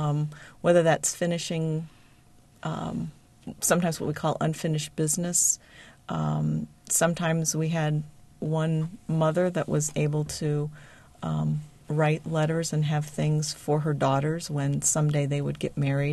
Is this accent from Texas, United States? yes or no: no; St. Louis, Missouri, United States; I grew up down by St. Louis, and I was just listening to Nancy think about the university and being here.